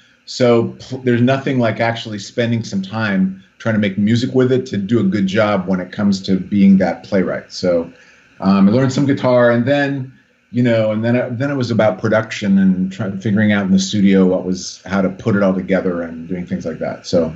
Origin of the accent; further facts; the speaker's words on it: South Dakota, United States; also born or lived in Phoenix; I was born in Phoenix, but I was a little kid. I lived with my grandparents in South Dakota.